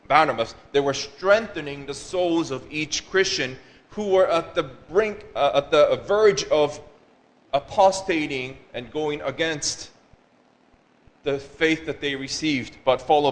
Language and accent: English; Japan; as I am Korean American, and I grew up in Japan, and I studied in China.